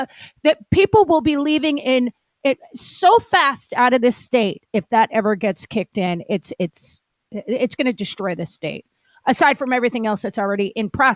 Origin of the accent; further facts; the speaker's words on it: California, United States; I need to chime in here as a Californian who is going to suffer from this.